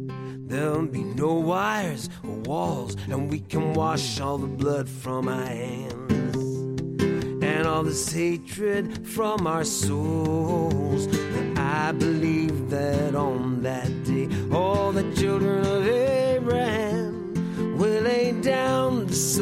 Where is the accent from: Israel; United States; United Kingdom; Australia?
Israel; first language Hebrew; English is a second language; also born or lived in Spain; Well, I come from Israel. And my career started in Israel and is actually based around Israel.